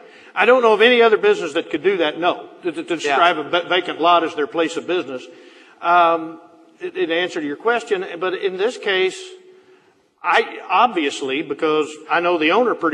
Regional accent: Nixa, Missouri, United States; Where I lived, my hometown, it had a Nixa phone number, a local number, and it also had a Nixa address.

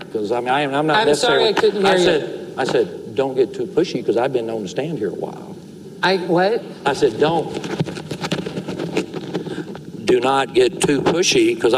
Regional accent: the South, United States; accent: southern; Maybe it's my southern accent.

